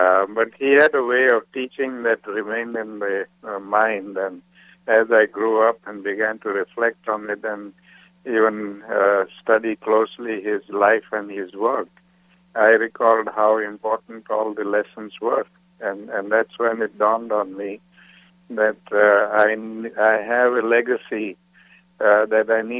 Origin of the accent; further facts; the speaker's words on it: South Africa; moved away; also born or lived in India; It was difficult because I grew up in South Africa at a time when there was a lot of hate and prejudice there